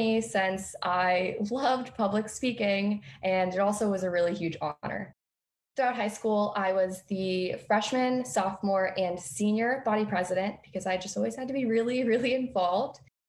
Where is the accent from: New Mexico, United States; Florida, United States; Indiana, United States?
Florida, United States; born there; I'm going to be sharing my story with you. All right. So growing up, I was born in Central Florida. My sister and I moved around a lot with my mother when we were kids.